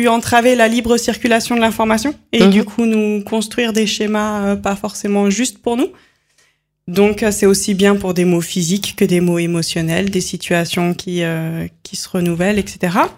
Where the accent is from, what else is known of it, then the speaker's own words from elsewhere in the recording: Lyon, Auvergne-Rhône-Alpes, France; also born or lived in Switzerland; Alors moi, je suis lyonnaise. Je suis une citadine lyonnaise qui adore toujours Lyon